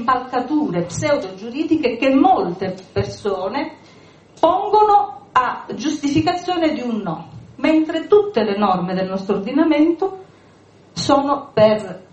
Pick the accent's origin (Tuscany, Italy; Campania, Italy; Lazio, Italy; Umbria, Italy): Campania, Italy; Nocera; born there; A Nocera, che è il mio paese di nascita e anche dove ho lo studio